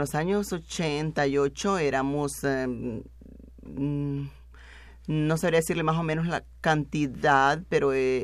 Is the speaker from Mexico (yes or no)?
no; Nicaragua; now in Montreal, Canada; no somos muchos nicaragüenses en Montreal. La comunidad es pequeña.